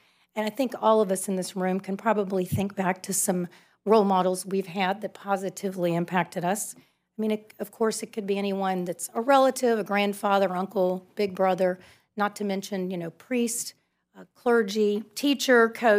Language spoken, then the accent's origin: English; Wauchula, Florida, United States; now in Tampa, United States; from Tampa. I'm really from Wachula.